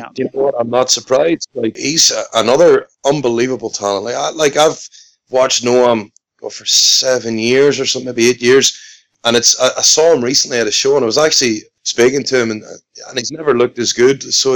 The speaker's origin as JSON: {"language": "English", "region": "Northern Ireland", "country": "United Kingdom", "lives_now": "Scotland, United Kingdom", "said": "I could say that as a Northern Irish person in Scotland, you know."}